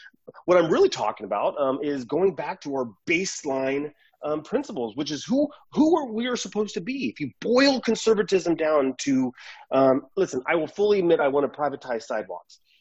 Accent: Seattle, Washington, United States; And I'm actually from Seattle.

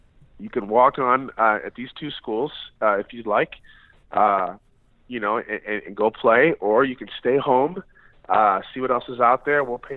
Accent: Shelby Township, Michigan, United States; I grew up in Michigan. I'm from a small town in Michigan called Shelby Township.

